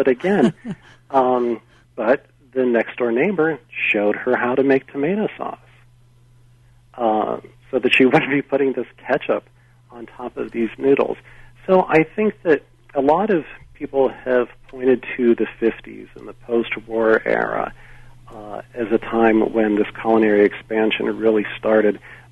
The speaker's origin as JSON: {"language": "English", "region": "Pennsylvania", "country": "United States", "tie": "born or raised there", "said": "I'm thinking of where I grew up in Pennsylvania, you could start to get cabbages"}